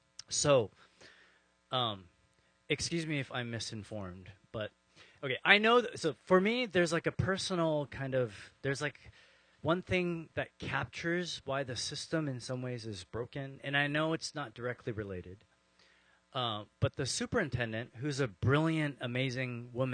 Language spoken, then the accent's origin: English; Toronto, Ontario, Canada; I'm from Toronto